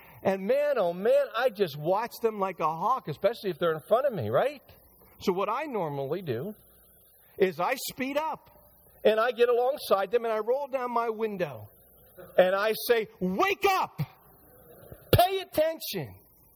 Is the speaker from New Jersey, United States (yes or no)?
yes; Green Brook, New Jersey, United States; going toward my hometown of Greenbrook, which is where we start our construction day